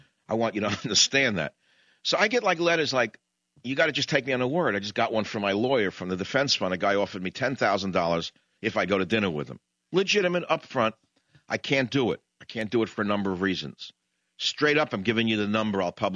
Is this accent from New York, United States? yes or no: no; San Francisco, California, United States; I absolutely, of course, better than a healthy person because I'm from San Francisco.